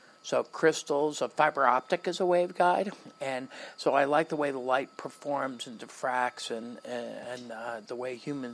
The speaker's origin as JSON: {"language": "English", "town": "Hollywood", "region": "Florida", "country": "United States", "tie": "born or raised there", "said": "Hollywood, born in Hollywood, and parents moved around a lot, so I had a lot of Southern influence, mostly food wise."}